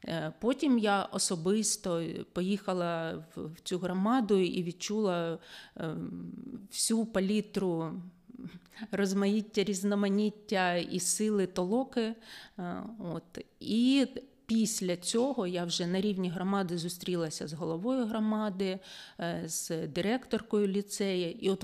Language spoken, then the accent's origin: Ukrainian; Kharkiv Oblast, Ukraine; а я сама родом з Харківської області